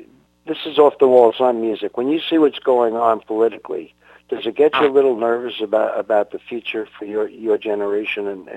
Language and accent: English; New York City, New York, United States; Yeah, you know, I really come from Brooklyn, though. I'll always be a Bensonhurst Brooklyn.